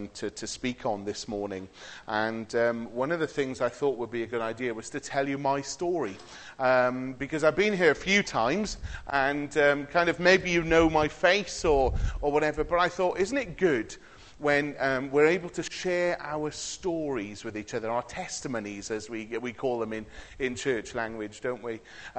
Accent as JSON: {"language": "English", "town": "Cardiff", "region": "Wales", "country": "United Kingdom", "tie": "born or raised there", "said": "I grew up in a Brethren church in Cardiff, in Caerphilly, and I was born on Sunday, the 27th of March, 1977"}